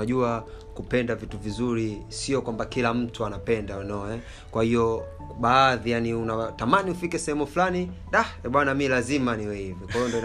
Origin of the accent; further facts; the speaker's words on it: Tabora, Tanzania; mimi natokea Unyamwezini afu napenda na Unyamwezi. Acha nijivike tu na mimi niwe Mnyamwezi.